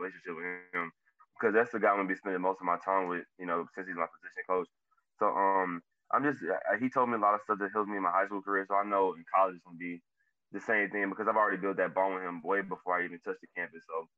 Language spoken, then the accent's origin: English; Houston, Texas, United States; they all from my hometown, Houston.